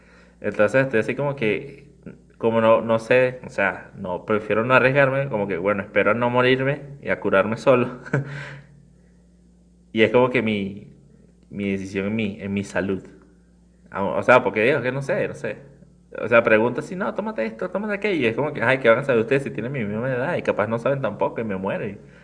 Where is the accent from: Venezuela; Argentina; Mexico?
Venezuela; moved away; yo he tenido ya 4 o 5 empleos desde que salí de Venezuela.